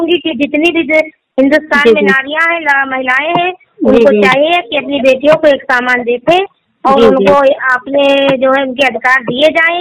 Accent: Uttar Pradesh, India; जी मैं गोंडा जिले की रहने वाली हूँ।

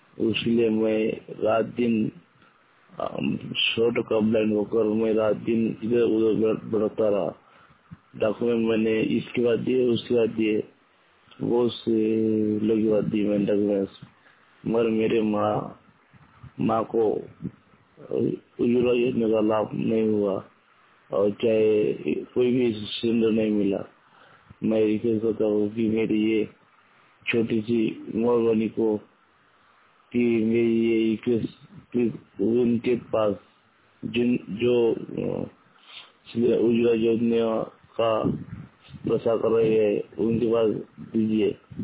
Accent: Rajapur, Maharashtra, India; मैं अकोला जिला महाराष्ट्र से बात कर रहा हूँ। मेरा गांव है राजापुर सिंधनी तालुका मुदो जिला अकोला।

